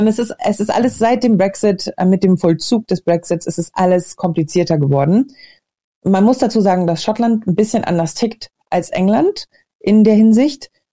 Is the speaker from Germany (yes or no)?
yes; Hamburg, Germany; moved away; in Hamburg, in meiner alten Heimatstadt